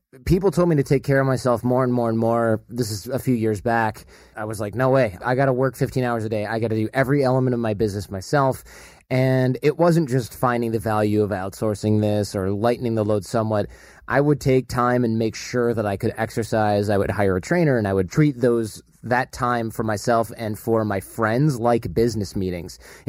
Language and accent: English; Michigan, United States; We were just workaholics because we grew up in Michigan. Our fathers were auto industry.